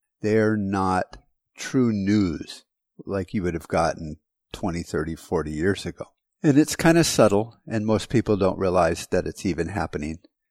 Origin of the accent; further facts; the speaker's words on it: United States; Well, as an American, I don't like that.